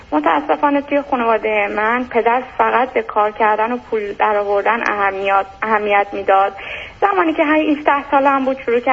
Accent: Iran; moved away as an adult; now in Europe; از ایران که اومدم و ازدواج کردم، از ایران خارج شدم.

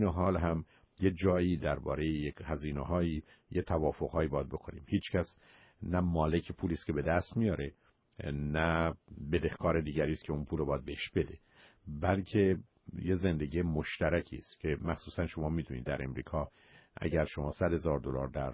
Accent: Iran; بسیاری از ما که از ایران آمدیم

